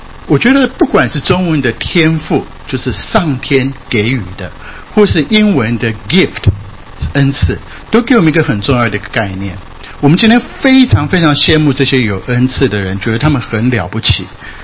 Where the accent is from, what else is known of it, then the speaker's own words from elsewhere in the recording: Japan; 没有什么厉害，我在日本长大